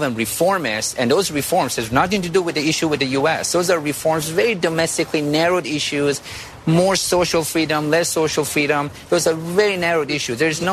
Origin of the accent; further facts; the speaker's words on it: Iran; English is a second language; now in United States; You know, I was born and raised in Iran. I've been dealing with these folks. I've lived there